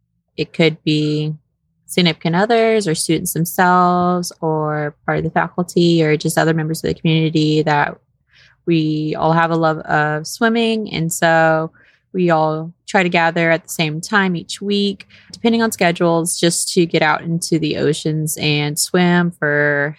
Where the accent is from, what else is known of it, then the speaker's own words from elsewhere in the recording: Texas, United States; Yes, I'm originally born and raised in Texas.